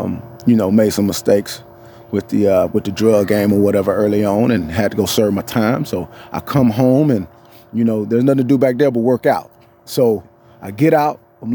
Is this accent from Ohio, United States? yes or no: no; Florida, United States; You know, I come from the South. Oh, okay. You know what I mean? I mean, you know, North Florida is basically Lower Alabama.